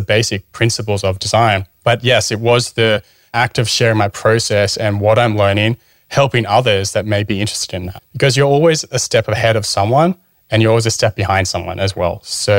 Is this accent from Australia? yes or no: yes; Australia; You could stay there for about 3 months on our visa being Australian.